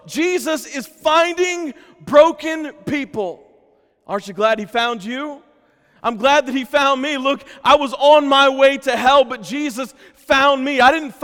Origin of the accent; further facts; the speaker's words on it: Atlanta, Georgia, United States; I'm from Atlanta area in Georgia.